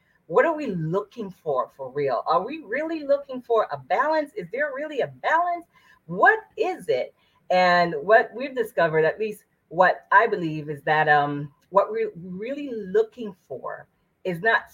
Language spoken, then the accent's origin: English; Boston, Massachusetts, United States; now in Orlando, United States; Being that I came from Boston, I didn't know much people here in Orlando.